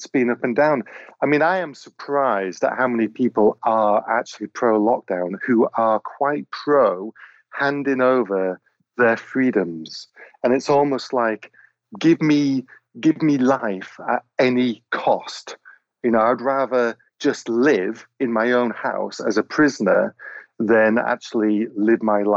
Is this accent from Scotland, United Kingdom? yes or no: no; Wales, United Kingdom; because we're Welsh, and in Wales, we have to show that we're not the English